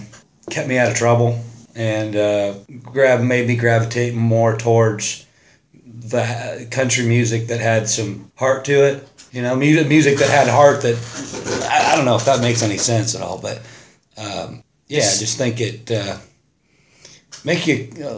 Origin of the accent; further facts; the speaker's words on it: Arizona, United States; that's the way we partied when I was a kid growing up in Arizona.